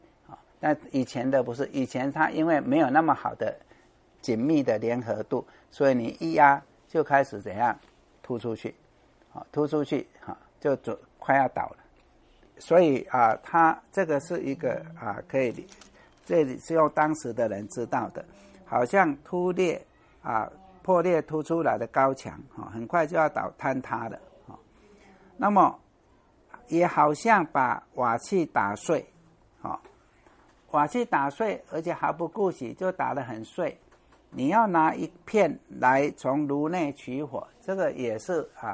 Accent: Fujian, China; accent: Minnan; 所以以前我们那个老人家我们闽南话叫行楼

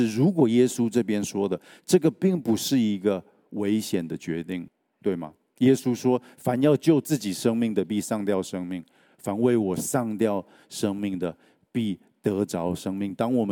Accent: Taiwan; 我去柬埔寨的时候，就是那边就是我们都是台湾的

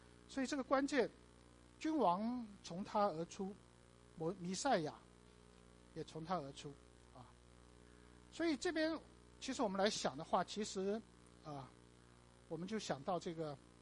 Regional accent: Taipei, Taiwan; also born or lived in Shanghai, China / Hong Kong; 阿拉上海人啊，我是上海生的，可是我只会那一句话啊，其他就不会了。可是生出来以后就逃到香港，然后最后辗转逃到台湾来啊，在台北住下来啊。

